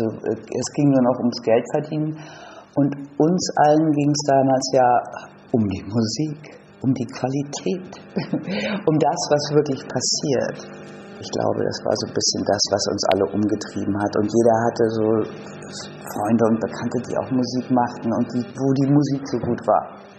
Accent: Berlin, Germany; Also ich komme ja aus Berlin.

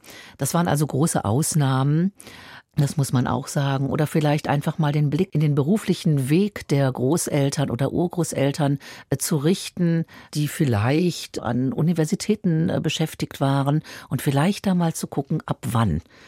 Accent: Berlin, Germany; Berlin ist meine Heimatstadt. Ich sehe meinen Platz auf jeden Fall hier. Meine zweite Heimat, wenn man so mag, dann ist es tatsächlich Israel.

